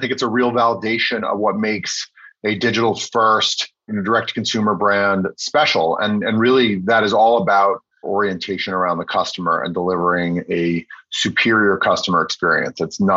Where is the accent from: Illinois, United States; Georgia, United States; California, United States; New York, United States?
New York, United States; I am from Long Island in New York.